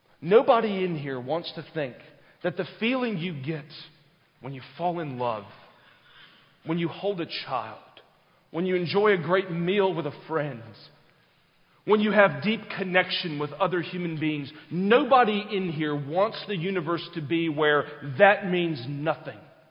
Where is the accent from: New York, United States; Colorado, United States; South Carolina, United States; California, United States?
South Carolina, United States; to be away from home, to be away from where I grew up in South Carolina and remember Christmases there.